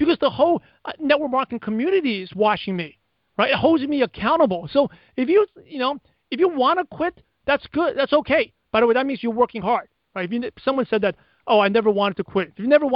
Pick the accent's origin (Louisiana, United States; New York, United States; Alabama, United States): New York, United States; by the way, if I'm talking fast, it's because I'm from New York, okay? We talk fast. And my parents talk fast.